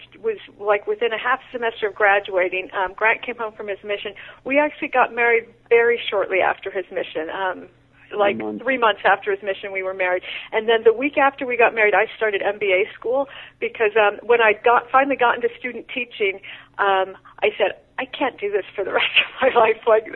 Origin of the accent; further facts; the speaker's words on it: New York, United States; when I grew up in New York, I was very academic.